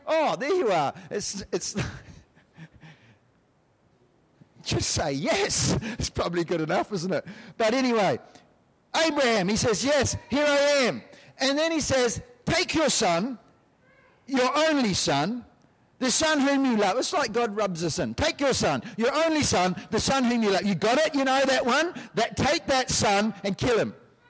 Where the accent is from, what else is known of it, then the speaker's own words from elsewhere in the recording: New Zealand; I come from New Zealand. There's only 4 million people in New Zealand